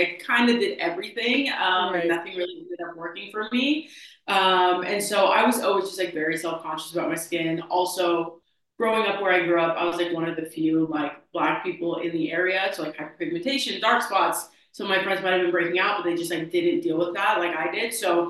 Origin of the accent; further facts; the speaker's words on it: California, United States; So I'm from California. I grew up in like a small town on the Central Coast, which is like halfway between LA and the Bay.